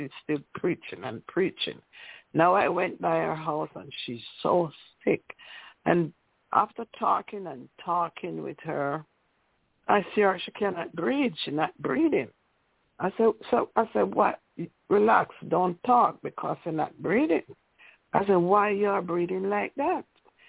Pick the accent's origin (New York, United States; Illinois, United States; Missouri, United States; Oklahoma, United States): Illinois, United States; I'm from Illinois, and I'm saying happy Sabbath to everyone.